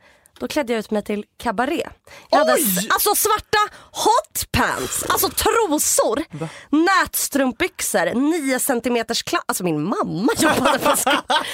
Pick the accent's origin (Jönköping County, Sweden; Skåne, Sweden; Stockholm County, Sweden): Stockholm County, Sweden; Stockholm; jag kommer från Stockholm.